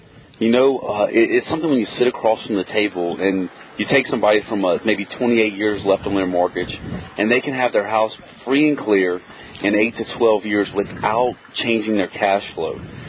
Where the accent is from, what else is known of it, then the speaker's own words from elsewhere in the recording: Louisiana, United States; And look, we're from Louisiana, and people say we're a little slower.